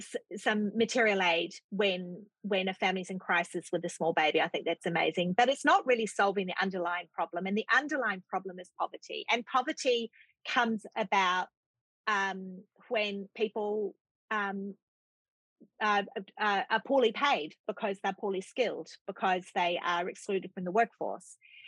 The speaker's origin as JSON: {"language": "English", "country": "New Zealand", "said": "And I'm a New Zealander"}